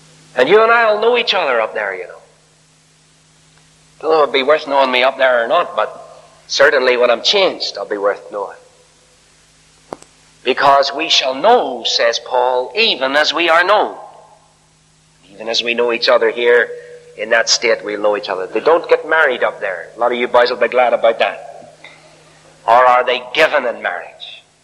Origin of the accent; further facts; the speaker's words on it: Northern Ireland, United Kingdom; We come from Ulster, you know, we are the boys.